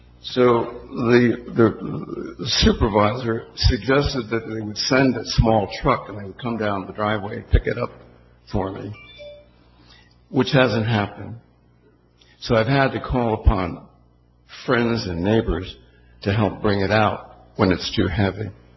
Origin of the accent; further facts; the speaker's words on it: Somerville, New Jersey, United States; born there; I was born in Somerville 77 years ago, and I've seen a lot of things change in Somerville.